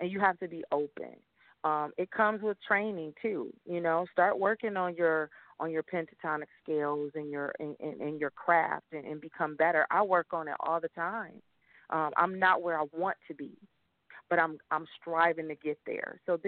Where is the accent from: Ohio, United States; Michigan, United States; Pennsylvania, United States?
Michigan, United States; Detroit; because I'm originally from Detroit. Shout out to my Motor City folks.